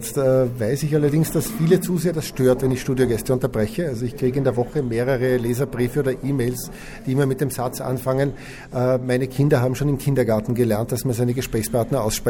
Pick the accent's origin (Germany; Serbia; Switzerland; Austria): Austria; Innsbruck, Tyrol; in Innsbruck, wo ich aufgewachsen bin und in die Handelsakademie gegangen bin